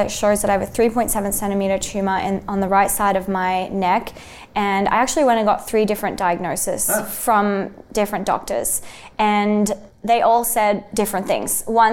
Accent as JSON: {"language": "English", "town": "Alice Springs", "region": "Northern Territory", "country": "Australia", "tie": "born or raised there", "said": "So I grew up in Alice Springs, outback Australia, with a very indigenous rich culture."}